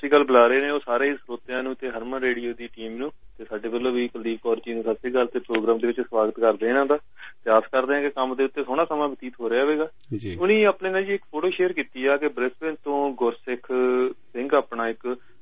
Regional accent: Thallewal, Punjab, India; ਮੇਰੇ ਪਿੰਡ ਥੱਲੇਵਾਲ ਕੋਲ ਹੈ ਜੀ

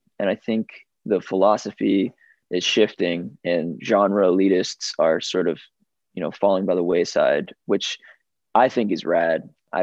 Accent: Foxborough, Massachusetts, United States; growing up in Foxborough, Massachusetts, just like a boring suburb in Massachusetts outside of Boston

